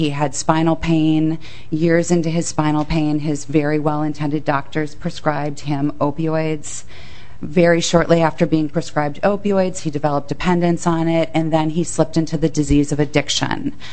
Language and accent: English; Edina, Minnesota, United States; I mean, we grew up in Edina.